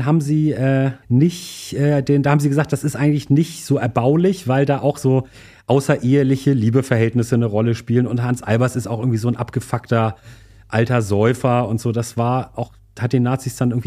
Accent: Hamburg, Germany; gerade für uns als Hamburger, Hummel Hummel

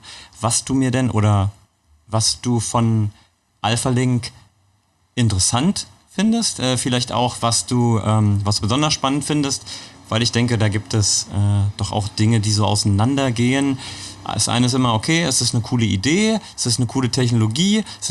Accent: Magdeburg, Saxony-Anhalt, Germany; born there; Ja, also ich bin in Magdeburg geboren.

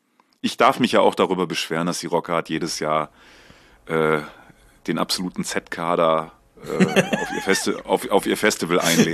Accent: Italy; German is a second language; aber wenn ich als Italiener einen Deutsch deutschen Text wieder, ne? einspreche...

